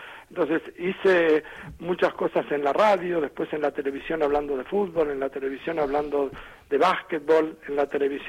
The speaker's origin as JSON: {"language": "Spanish", "country": "Argentina", "tie": "born or raised there", "moved": "as an adult", "said": "yo soy argentino, viví 50, antes de venir a vivir acá, viví siempre en Argentina, qué sé yo, así que tengo toda la historia mía está allá, no acá."}